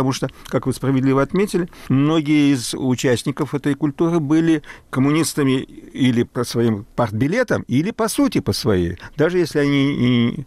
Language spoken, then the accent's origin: Russian; Riga, Latvia; first language German; Russian is a second language; Мой первый язык же был немецкий. И отец меня водил в Риге в магазин стран народной демократии